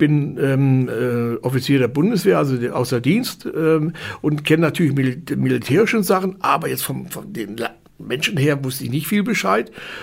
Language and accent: German; East Germany, Germany; now in West Germany; Also ich komme ja eigentlich aus Ostdeutschland, ist auch Deutschland, aber ich war hier in Westdeutschland, war total neu.